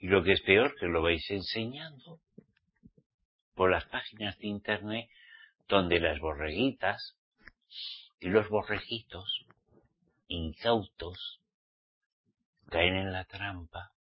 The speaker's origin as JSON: {"language": "Spanish", "country": "Spain", "said": "soy español, soy español."}